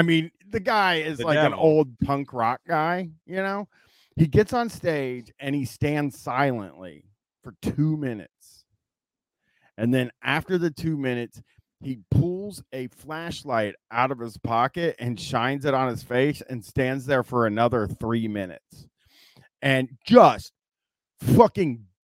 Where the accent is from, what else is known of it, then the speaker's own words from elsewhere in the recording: Canada; with me being Canadian.